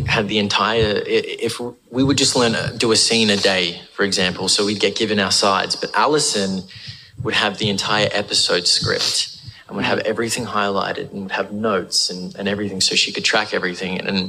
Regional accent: Australia; accent: Australian; And on top of that, keep my Australian accent.

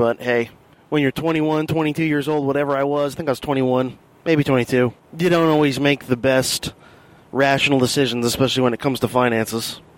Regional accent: Florida, United States; also born or lived in Miami; I was born in September of 1981 in Miami, Florida. I lived in the Miami area until I was partway through first grade

